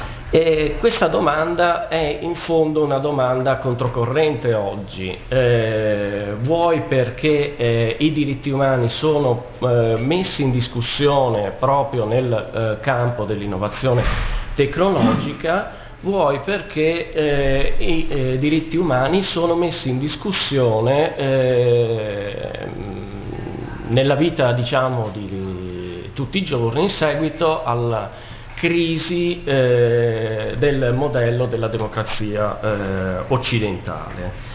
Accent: Venice, Veneto, Italy; devo dire che sono anche contento da diciamo veneziano acquisito, perché sono cresciuto qua a Venezia, e di essere tornato a casa

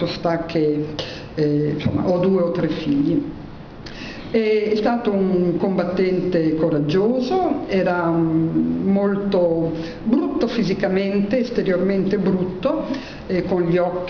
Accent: Germany; io sono tedesca

